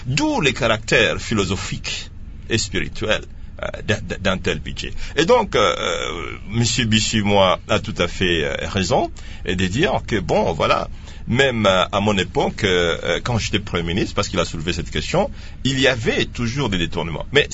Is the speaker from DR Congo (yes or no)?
yes; DR Congo; Mais je suis Congolais.